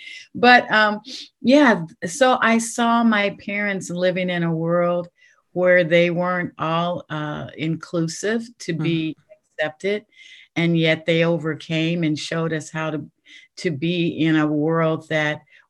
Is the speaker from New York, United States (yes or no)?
no; Kansas City, Kansas, United States; I grew up in Kansas City, Kansas, in a little place called Rosedale, which we in Wyandotte County, which we call the Dot.